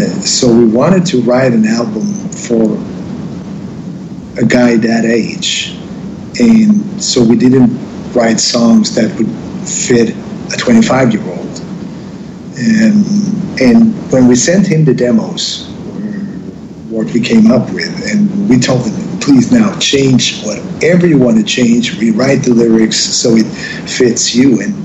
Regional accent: southern Sweden, Sweden; English is a second language; I just was back to my hometown in southern Sweden

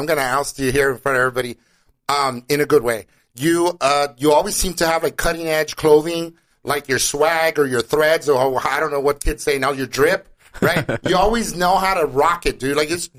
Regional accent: Los Angeles, California, United States; I'm from East Los Angeles, East LA, Lincoln Heights representing, but we come from areas around LA where music is, like, the common denominator

